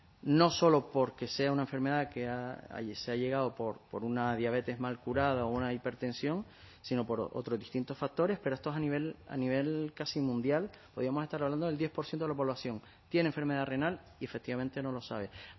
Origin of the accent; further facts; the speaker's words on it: Canary Islands, Spain; Yo he veraneado toda mi vida en Lanzarote, yo soy de Gran Canaria, he veraneado toda mi vida en Lanzarote